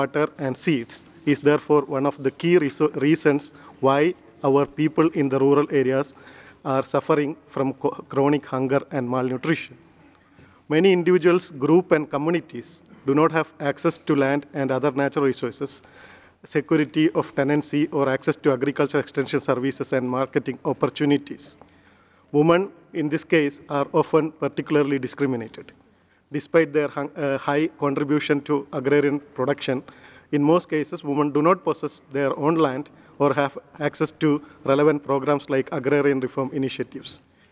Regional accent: Odisha, India; I'm from India, in the state of Orissa, in the Mayurbhanj district

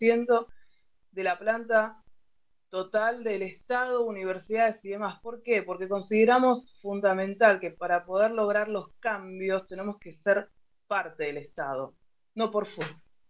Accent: Argentina; de Argentina.

